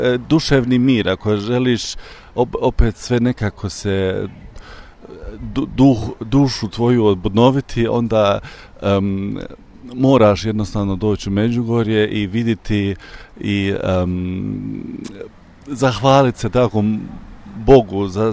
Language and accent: Croatian; Frankfurt, Hesse, Germany; dolazim iz Frankfurta